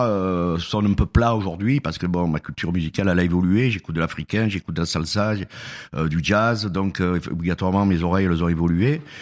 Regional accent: Lourmarin, Provence-Alpes-Côte d'Azur, France; also born or lived in Marseille; now in Cavaillon, France; D'ici. Je suis né à Marseille, puis j'ai grandi dans la région de Lourmarin, Loris, tout ça, et depuis quelques temps j'habite sur Cavaillon.

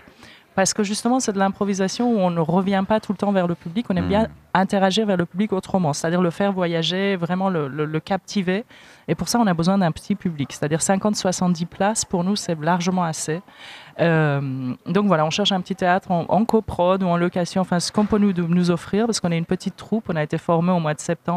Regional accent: Paris, Île-de-France, France; Moi, je suis parisienne.

